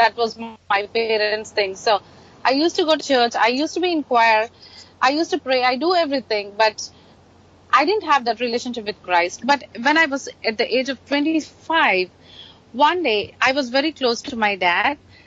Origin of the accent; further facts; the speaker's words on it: Telangana, India; now in Cincinnati, United States; basically I'm from South India. I was born and raised in a city called close by Hyderabad, and my father he worked for military, and my mom was a teacher. I was grew up in a Christian family